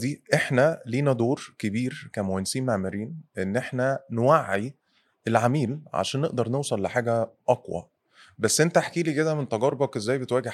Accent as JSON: {"language": "Arabic", "country": "Egypt", "said": "إحنا عندنا في مصر بقى في الناس ممكن تروح حتت"}